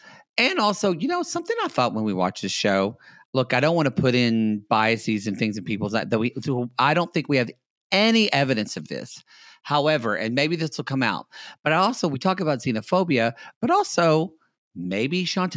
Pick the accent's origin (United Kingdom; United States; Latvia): United States; Oklahoma; now in California, United States; And I mean, I'm from Oklahoma.